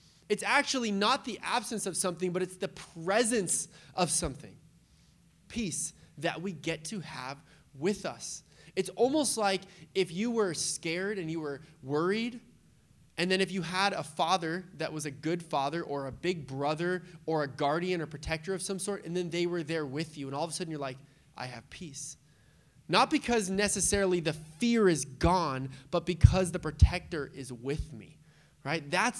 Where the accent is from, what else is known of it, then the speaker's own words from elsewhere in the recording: San Diego, California, United States; If you were like a cool gangster kid like I was, you know, growing up in Point Loma, San Diego.